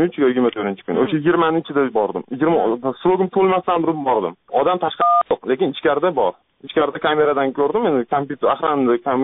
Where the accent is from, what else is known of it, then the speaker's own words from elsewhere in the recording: Margilan, Fergana Region, Uzbekistan; Marg'ilondanman.